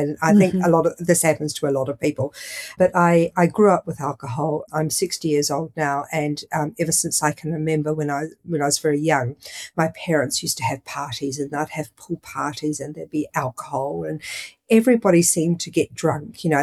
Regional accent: New Zealand; growing up in New Zealand when I was in high school and university.

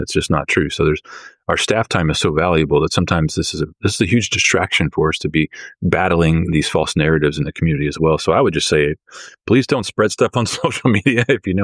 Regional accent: Stockton, California, United States; And I was raised in Stockton my whole life, right? And my father was a cop there too.

